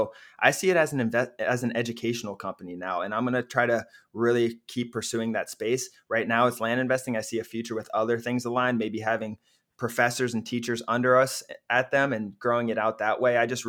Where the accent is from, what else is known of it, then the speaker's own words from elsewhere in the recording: Cincinnati, Ohio, United States; I just bought 40 acres of land up in Kentucky, Northern Kentucky, which is outside Cincinnati, my hometown, to keep.